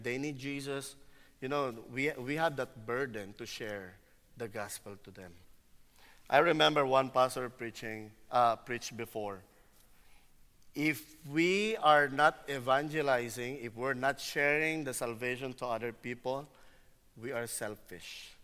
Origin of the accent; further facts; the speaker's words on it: Philippines; but I'm still Filipino, right?